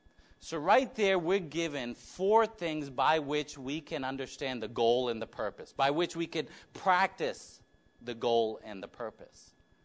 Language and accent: English; New York, United States; As I grew up in New York, we go to apartments and you can't even sit.